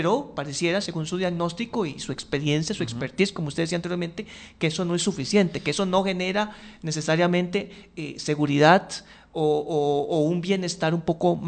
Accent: Curridabat, San José, Costa Rica; yo aunque soy de Curridabat, pero uso bastante San Pedro

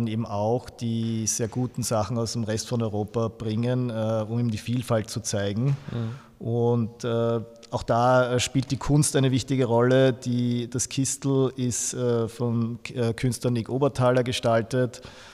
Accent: Hollenburg, Lower Austria, Austria; Ich komme aus Hollenburg an der Donau. Das ist hier, wo wir jetzt gerade sind, im Schloss Hollenburg. Hier bin ich aufgewachsen und war hier eben auch in der Schule dann.

